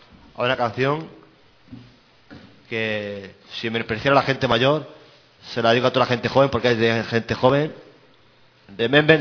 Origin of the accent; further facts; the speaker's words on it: Spain; porque soy español y soy muy patriota